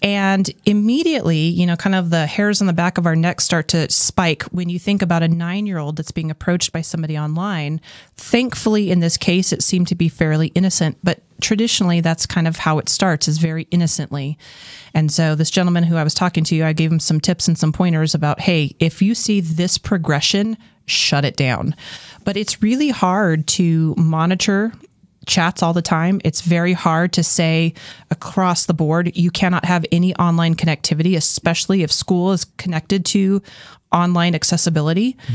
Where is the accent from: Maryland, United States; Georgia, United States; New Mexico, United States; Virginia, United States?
New Mexico, United States; Albuquerque; I remember in my elementary school years, and I grew up in Albuquerque